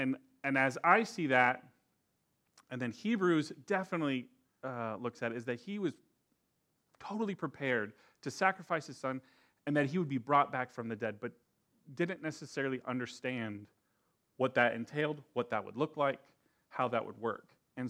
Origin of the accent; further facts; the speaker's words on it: Round Rock, Texas, United States; You know, we grew up in Round Rock, and I thought that was small.